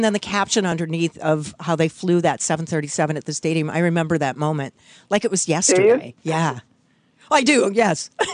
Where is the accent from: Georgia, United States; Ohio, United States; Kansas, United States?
Ohio, United States; Sandusky; growing up in Ohio, going to many Cleveland shows.